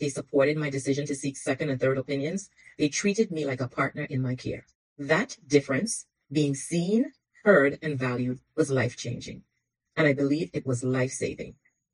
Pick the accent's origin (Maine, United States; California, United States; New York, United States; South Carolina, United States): New York, United States; Bronx; But I'm a woman, I'm a person of color, and I'm from the Bronx.